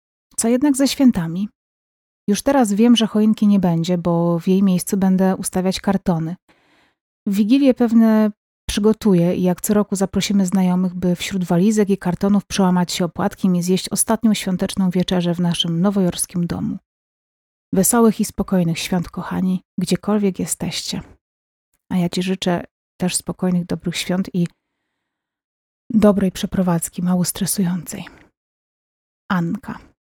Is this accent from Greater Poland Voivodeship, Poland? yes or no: yes; Greater Poland Voivodeship, Poland; Pochodzę z Wielkopolski, tak jak i rodzina, od której te tradycje przejęłam.